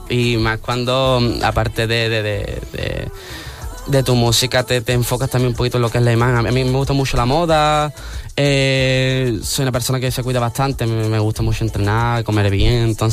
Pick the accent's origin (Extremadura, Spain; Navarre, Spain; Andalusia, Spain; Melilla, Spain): Andalusia, Spain; Cádiz; Yo empecé cantando en los carnavales de mi tierra, de Cádiz.